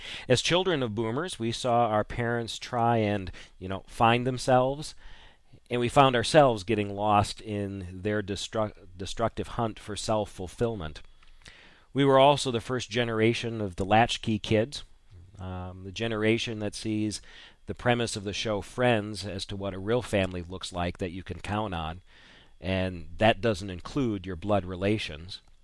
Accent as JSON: {"language": "English", "region": "Florida", "country": "United States", "tie": "born or raised there", "moved": "yes", "said": "Growing up in Florida, all we ever had was green and brown. But having lived up north here since 82"}